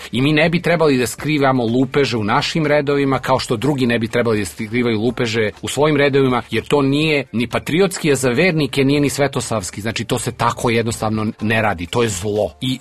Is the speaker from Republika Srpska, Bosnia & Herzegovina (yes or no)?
no; Sarajevo, Federation of Bosnia and Herzegovina, Bosnia & Herzegovina; i ja sam odrastao u Sarajevu.